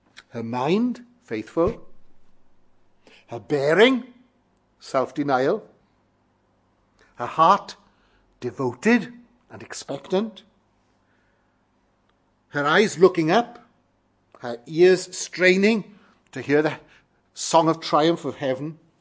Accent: Wales, United Kingdom; Some of you know that I was brought up in Wales

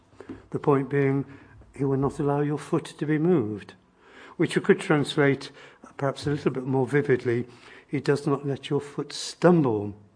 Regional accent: Southam, West Midlands, United Kingdom; But I still remember the skies as I saw them in the Midlands, in my hometown of Southam, when I was a student

